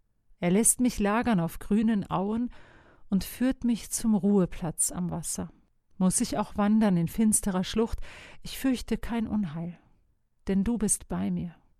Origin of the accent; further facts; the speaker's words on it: North Rhine-Westphalia, Germany; in Gegenden wie in meiner Heimat Westfalen